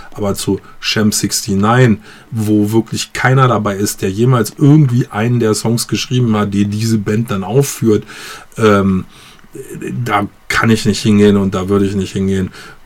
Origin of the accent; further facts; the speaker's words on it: Lower Saxony, Germany; Habe ich damals als Jugendlicher in Niedersachsen irgendwie konnte man auch noch Radiosendung vom